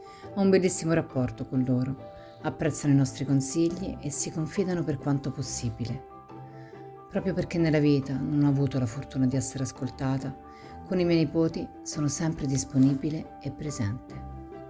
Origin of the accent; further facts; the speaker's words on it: Rome, Lazio, Italy; born there; Sono nata a Roma ben 82 anni fa